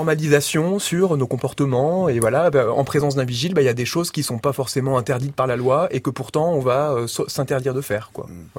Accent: Brittany, France; j'ai grandi en Bretagne, dans le centre-Bretagne, dans un petit village du centre-Bretagne. Une éducation religieuse quand même.

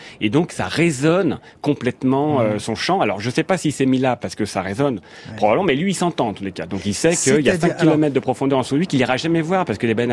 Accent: Paris, Île-de-France, France

